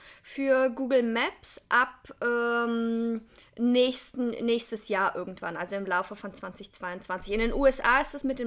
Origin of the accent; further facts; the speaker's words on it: Germany; als in Rheinland-Pfalz und NRW diese schlimme Flutkatastrophe war, das ist halt genau in meiner Heimatregion.